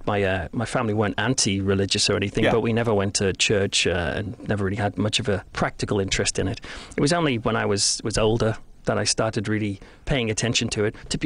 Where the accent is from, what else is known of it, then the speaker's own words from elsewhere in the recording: Chester-le-Street, North East England, United Kingdom; I'm from Chester Street.